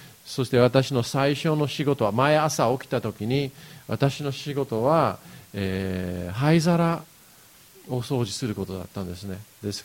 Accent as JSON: {"language": "Japanese", "town": "Yokohama", "region": "Kanagawa", "country": "Japan", "tie": "born or raised there", "said": "で、僕も、横浜育ちなんですけれども、"}